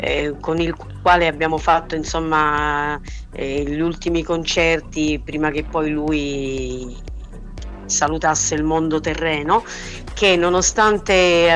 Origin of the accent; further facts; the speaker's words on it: Barcellona Pozzo di Gotto, Sicily, Italy; quella appunto del mio paese di Barcellona, il mio paese di origine, dove tuttora insomma lavoro